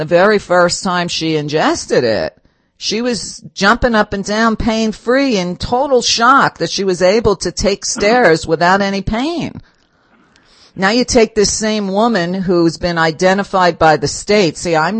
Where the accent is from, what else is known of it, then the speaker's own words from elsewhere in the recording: New York, United States; now in Arizona, United States; But I had no idea what I was walking into from New York.